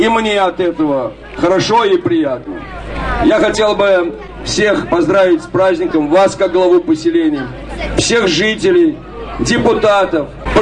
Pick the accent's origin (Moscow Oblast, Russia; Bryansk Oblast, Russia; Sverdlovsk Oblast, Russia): Moscow Oblast, Russia; Novokharitonovo; все мы из Новохаритоновского поселения. И есть понимание, что это малая родина, где мы живем, где живут наши дети, внуки, учатся, растут